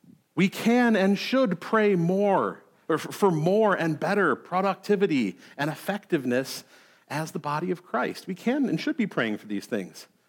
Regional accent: Clarence, New York, United States; I grew up in Clarence. It was about 5-10 minutes away

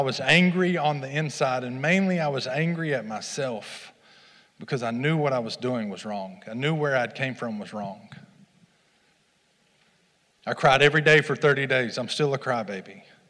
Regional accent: Kentucky, United States; I'm from Kentucky originally, and for the better part of 10 years, I struggled with drug and alcohol addiction.

